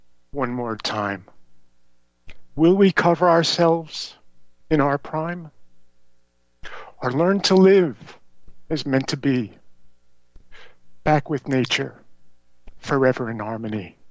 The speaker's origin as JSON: {"language": "English", "town": "New York City", "region": "New York", "country": "United States", "tie": "born or raised there", "said": "I was brought up in Elmhurst, Queens, New York City. Elmhurst had the distinction of, when I was being grown up there, to be the most ethnically diverse neighborhood on earth."}